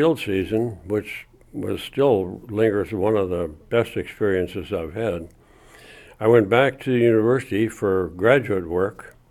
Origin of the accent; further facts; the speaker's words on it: Minnesota, United States; Well, I was born in Minnesota in June 1923. And my grandparents all came from Sweden, so my parents both spoke Swedish as a first language, and I was raised in a pretty much Swedish community.